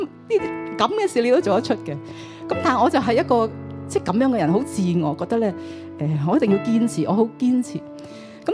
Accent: Chaozhou, Guangdong, China; 其实我有姐姐，我是潮州人

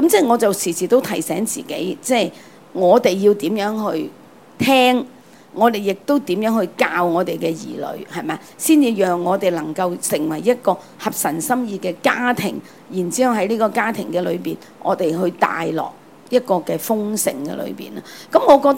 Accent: China; 我哋中國人有一句叫做初歸新抱，落地孩兒

